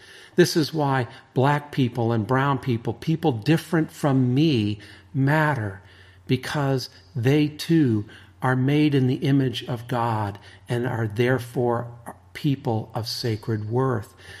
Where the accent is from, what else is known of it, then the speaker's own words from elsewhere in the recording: United States; I'm an American. I was there with you on 9/11.